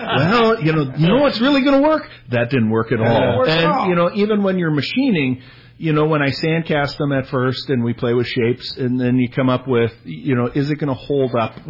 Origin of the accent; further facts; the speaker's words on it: Minnesota, United States; where I grew up in Minnesota, hot pink and chartreuse are a dominant color.